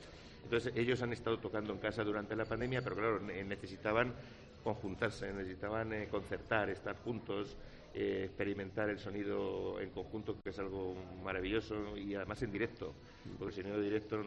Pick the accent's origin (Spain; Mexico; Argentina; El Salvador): Spain; Castile; Somos castellanos y nos parecemos en muchísimas cosas.